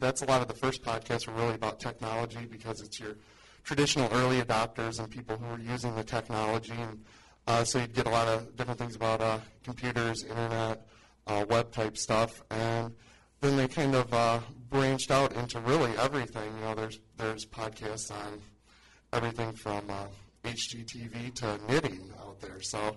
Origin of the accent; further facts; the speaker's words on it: Muskegon, Michigan, United States; also born or lived in Detroit, United States; Well, I was born and raised in Muskegon, graduated from Mona Shores High School, and went to Central Michigan University